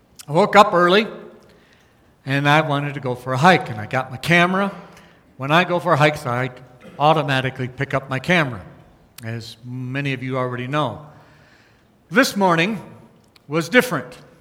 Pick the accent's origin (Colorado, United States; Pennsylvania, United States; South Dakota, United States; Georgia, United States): South Dakota, United States; So can anything good come from North Dakota as I'm growing up in South Dakota?